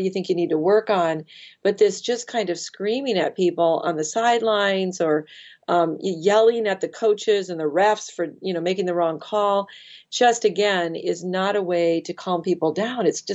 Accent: Michigan, United States; I always said, look, I'm a Michigander. I grew up in Michigan.

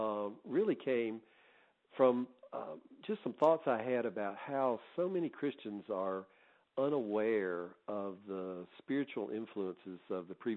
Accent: the South, United States; as a Southerner, you know, I grew up with, you know, all that history, being surrounded by that.

